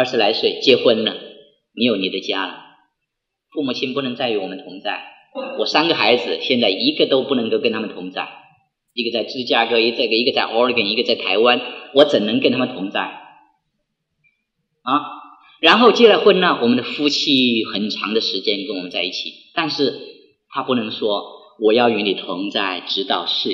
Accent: China; 我们中国人应该负起四分之一。

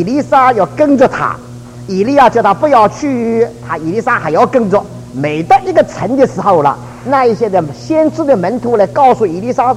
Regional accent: Taiwan; 我是从台湾来的

